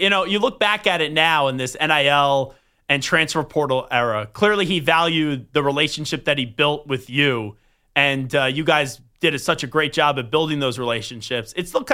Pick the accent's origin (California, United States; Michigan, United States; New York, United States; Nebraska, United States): New York, United States; Now, I'm from Long Island.